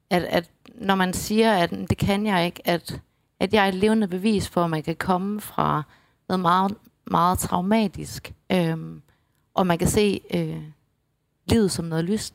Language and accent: Danish; Aarhus, Central Denmark Region, Denmark; Jeg er fra Aarhus.